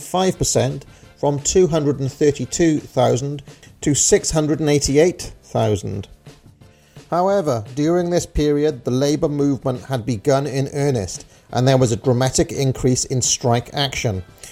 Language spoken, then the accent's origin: English; Wales, United Kingdom; St. David's Day and I'm a Welshman